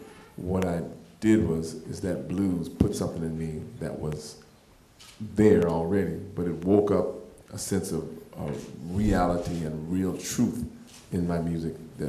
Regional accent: Los Angeles, California, United States; Well, growing up in Los Angeles, there's a lot of blues there.

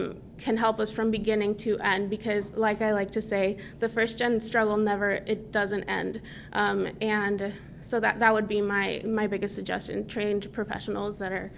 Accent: Texas, United States; I'm from South Texas. It's a predominantly Mexican-American community.

